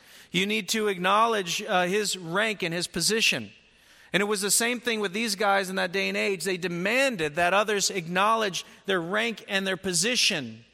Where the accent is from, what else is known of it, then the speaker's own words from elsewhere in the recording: North Carolina, United States; They were people like growing up in North Carolina, we had a guy who had a television program